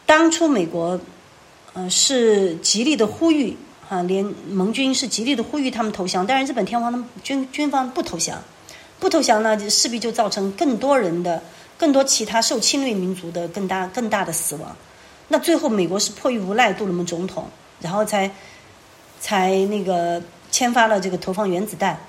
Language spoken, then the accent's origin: Chinese; Sichuan, China; 特别像我们四川人，我们川军川军当时出川其实真的就是为了保家卫国